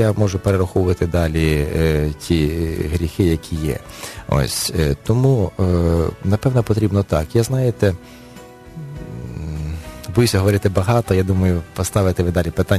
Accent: Western Ukraine, Ukraine; я є сам родом з Західної України, і в нас завжди вірили в Бога.

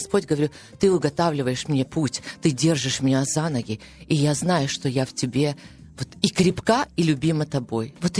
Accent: Ukraine; как украинская женщина с украинским менталитетом

